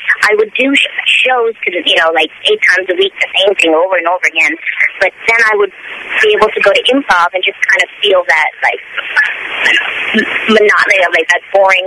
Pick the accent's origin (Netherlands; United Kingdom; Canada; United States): Canada; Toronto, Ontario; Toronto, woo-hoo. Yeah, that was my hometown.